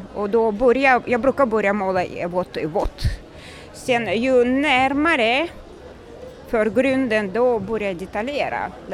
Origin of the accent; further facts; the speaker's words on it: Tajikistan; moved away as an adult; now in Sweden; Jag kommer från Tadzjikistan.